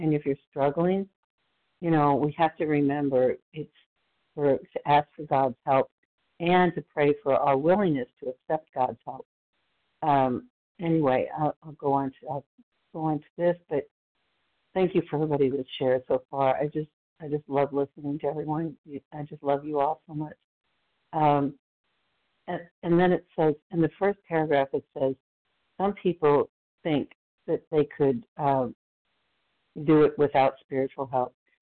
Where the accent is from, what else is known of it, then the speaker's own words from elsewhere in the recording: Texas, United States; from Texas.